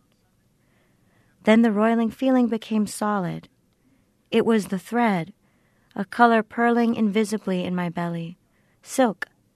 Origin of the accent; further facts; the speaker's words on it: Florida, United States; And I grew up in South Florida, right?